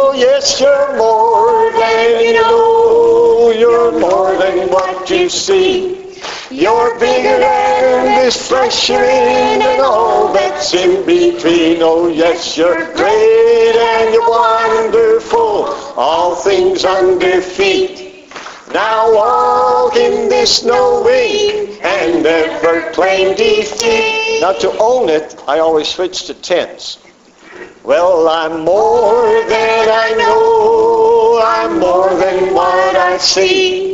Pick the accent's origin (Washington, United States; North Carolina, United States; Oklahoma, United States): Oklahoma, United States; We're not from Georgia. We're from Oklahoma.